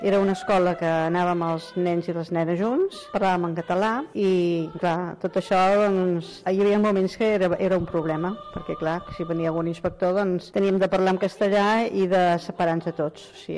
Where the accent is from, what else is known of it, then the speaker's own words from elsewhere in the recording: Barcelona, Catalonia, Spain; sóc de Sarrià, estic jubilada, tinc 67 anys.